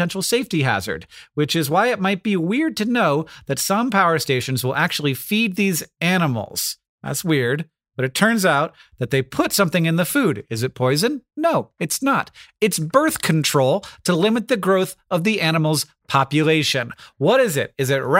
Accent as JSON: {"language": "English", "region": "Florida", "country": "United States", "tie": "born or raised there", "said": "I grew up in Florida"}